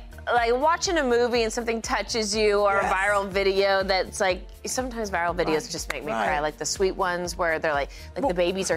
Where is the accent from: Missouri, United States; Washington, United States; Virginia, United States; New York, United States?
Missouri, United States; I'm from Missouri